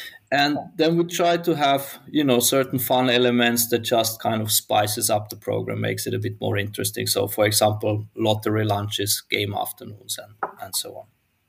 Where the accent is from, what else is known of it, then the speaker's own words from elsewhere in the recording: Austria; both of us, we are not from here. So you are from the States and I'm from Austria.